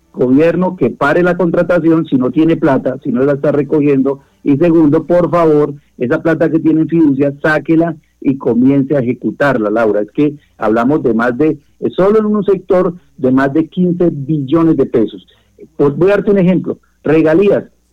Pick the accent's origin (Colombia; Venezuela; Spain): Colombia; Guaviare; con el cariño y el amor por mi tierra, por mi pueblo, por mi Guaviare